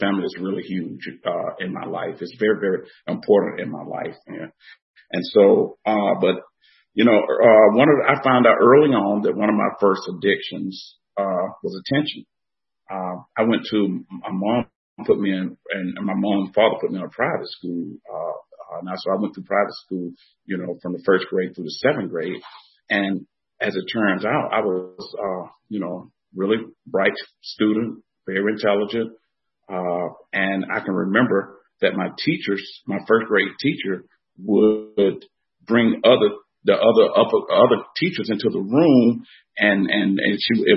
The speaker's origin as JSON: {"language": "English", "town": "Atlanta", "region": "Georgia", "country": "United States", "tie": "born or raised there", "said": "You know, I'm a native Atlantan. I was born here in Atlanta, and I'm an only child."}